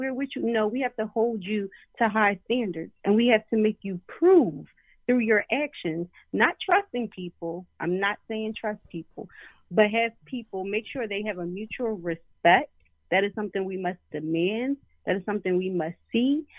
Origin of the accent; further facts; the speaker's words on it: Philadelphia, Pennsylvania, United States; and I'm from South Philly, did you not see this war that's happening?